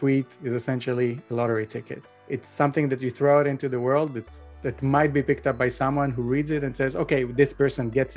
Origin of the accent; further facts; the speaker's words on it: Israel; So I grew up in Israel, which is a very kind of safe place for children and also has very nice weather.